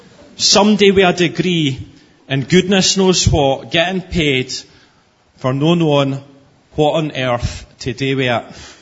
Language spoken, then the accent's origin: English; Musselburgh, Scotland, United Kingdom; I'm leaving the church here in Musselburgh, my hometown where I've grown up all my life.